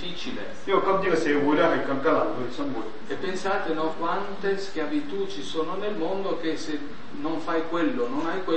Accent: Bolzano, Trentino-Alto Adige, Italy; io sono di Bolzano, nord Italia.

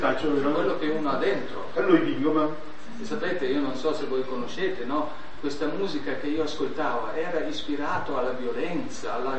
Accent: Bolzano, Trentino-Alto Adige, Italy; io sono di Bolzano, nord Italia.

